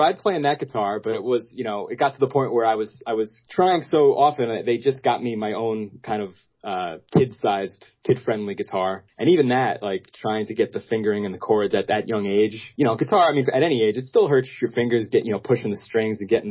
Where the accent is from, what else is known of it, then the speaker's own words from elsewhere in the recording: Brooklyn, New York, United States; where I grew up in Marine Park, Brooklyn.